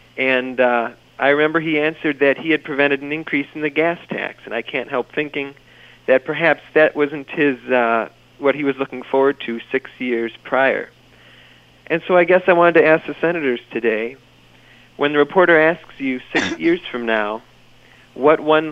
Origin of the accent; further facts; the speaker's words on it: Wisconsin, United States; now in Minneapolis, United States; I wanted to tell you that I'm from Wisconsin, not really from Minneapolis